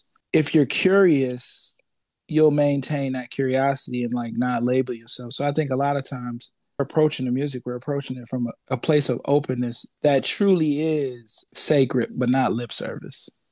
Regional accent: Buffalo, New York, United States; And where I'm from has a rich culture. You know, I'm from Buffalo, New York.

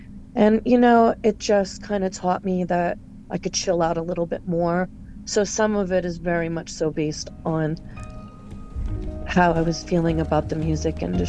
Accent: Pennsylvania, United States; now in Minneapolis, United States; So I live, and I grew up around trains in Pennsylvania. I'm from a huge train city originally.

